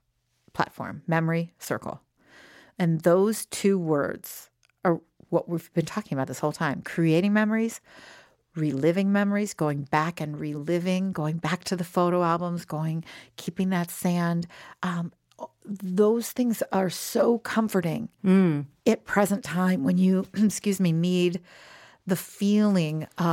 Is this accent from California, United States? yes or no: no; Philadelphia, Pennsylvania, United States; I'm not even from Jersey. I'm from Philly. But I am like total Jersey girl.